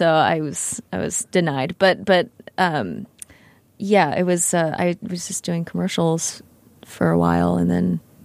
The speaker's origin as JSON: {"language": "English", "region": "Texas", "country": "United States", "tie": "born or raised there", "said": "I grew up in Texas, and I started doing acting classes when I was 9 after begging my parents."}